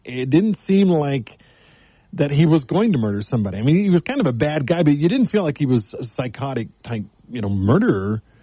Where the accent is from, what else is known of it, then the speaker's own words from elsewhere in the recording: Texas, United States; I grew up in Texas. Guns were not a big deal.